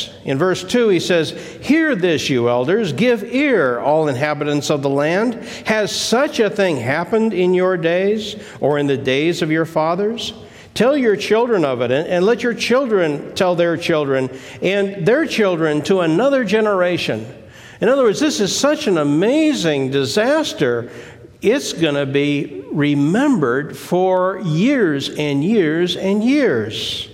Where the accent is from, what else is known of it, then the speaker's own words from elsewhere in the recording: Midwest, United States; I grew up in the Midwest, and we have grasshoppers everywhere in the summer.